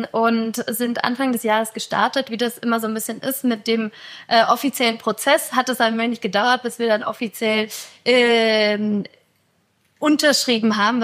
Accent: Berlin, Germany; genau, ich bin aus Kreuzberg hier

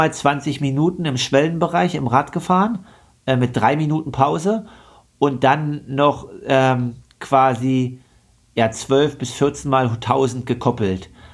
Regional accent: Leipzig, Saxony, Germany; Als Leipziger fährt man ja nicht so oft ins Skilager.

